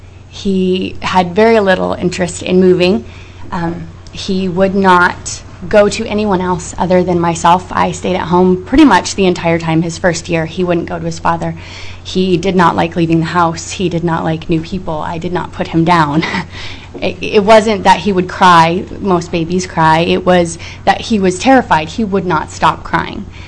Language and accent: English; Soldotna, Alaska, United States; I was born and raised in Soldotna. I want to keep my kids here.